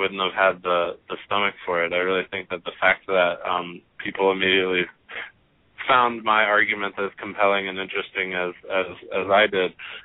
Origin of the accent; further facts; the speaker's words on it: Atlanta, Georgia, United States; there was one in Georgia that I'm from Atlanta, Georgia